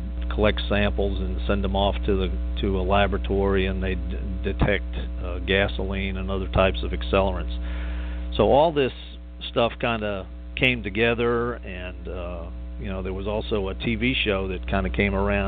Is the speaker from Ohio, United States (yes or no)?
no; Long Island, New York, United States; I can go back to kind of my childhood, which is kind of really where I guess it kind of all begins. I grew up on Long Island, New York